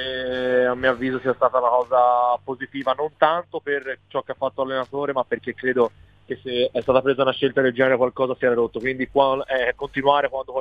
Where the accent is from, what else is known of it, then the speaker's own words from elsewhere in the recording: Florence, Tuscany, Italy; da fiorentino ti dico che siamo abituati